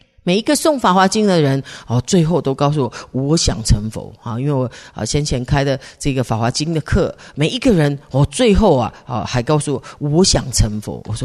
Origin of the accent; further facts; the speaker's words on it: China; 学习来说，尤其是学习、哦、我们中国人讲学活到老要学到老。